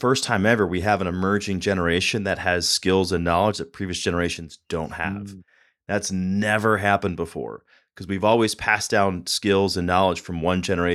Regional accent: Denver, Colorado, United States; also born or lived in Ohio / Atlanta; Yeah, I grew up in Denver, Colorado, went to Miami University in Ohio, and I studied entrepreneurship.

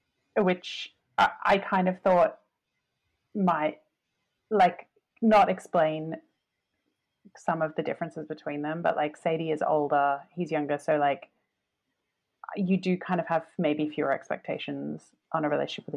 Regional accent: Australia; now in United Kingdom; there is something unique about the experience as an Australian of like dating British people.

